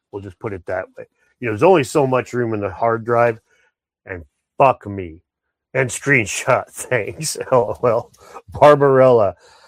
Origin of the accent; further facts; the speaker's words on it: Midwest, United States; I grew up in the Midwest, AL